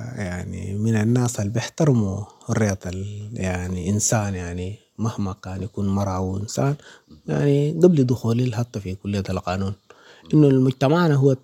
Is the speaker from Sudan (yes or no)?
yes; Sudan; now in Libya; انه احترمنا احنا كسودانيين